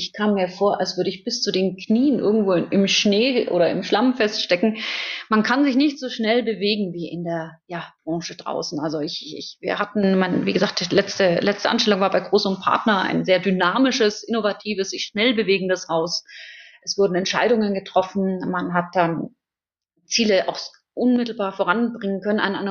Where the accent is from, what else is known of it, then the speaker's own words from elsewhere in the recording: Bavaria, Germany; also born or lived in Switzerland; Ich bin in der Schweiz geboren, Bayern groß geworden.